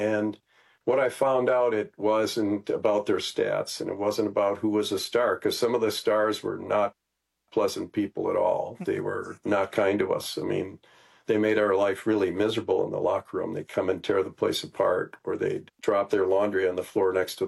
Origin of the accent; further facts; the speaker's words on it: Wauwatosa, Wisconsin, United States; as a kid that I grew up in Wauwatosa and could ride my bike to the stadium